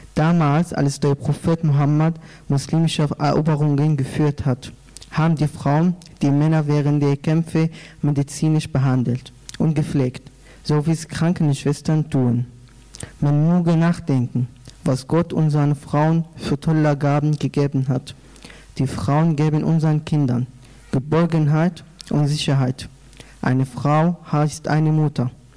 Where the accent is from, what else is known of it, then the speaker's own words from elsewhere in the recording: Damascus, Damascus Governorate, Syria; German is a second language; now in Germany; Ich komme auch aus Syrien, aus der syrischen arabischen Hauptstadt Damaskus. Und ich bin auch seit 3 Jahren hier in Deutschland.